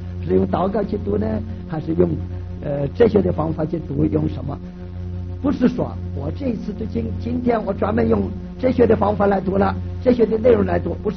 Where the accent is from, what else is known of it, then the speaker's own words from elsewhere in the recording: China; 我们中国人说文人相亲自古而来啊